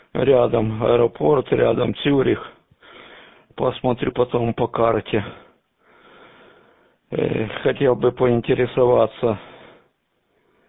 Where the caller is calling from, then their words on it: Kropyvnytskyi, Kirovohrad Oblast, Ukraine; Кировоград, Кропивницкий